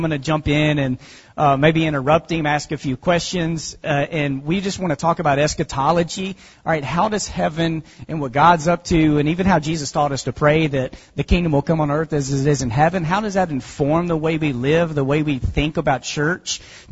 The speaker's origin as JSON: {"language": "English", "region": "Texas", "country": "United States", "tie": "born or raised there", "said": "I grew up in Texas."}